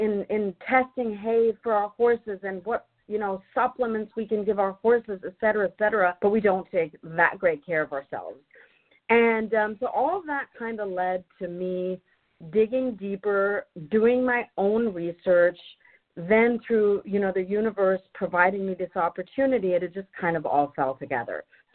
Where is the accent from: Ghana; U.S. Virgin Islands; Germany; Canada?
Germany; now in United States; So I'm originally from Germany. And when I moved to America in 1993, I was pretty much eating, for the most part, the same things, and I was cooking the same way